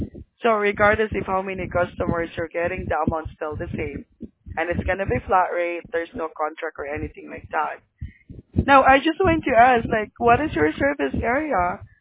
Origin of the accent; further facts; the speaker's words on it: Philippines; now in Orange County, United States; Well, I'm from the Philippines, sir, but I'm here in Orange County in California.